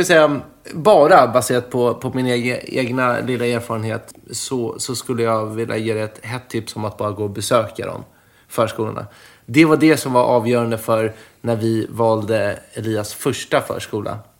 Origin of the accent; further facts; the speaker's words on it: Stockholm, Stockholm County, Sweden; För att också i Stockholm, så där jag växte upp, så var förskolegårdarna gigantiska.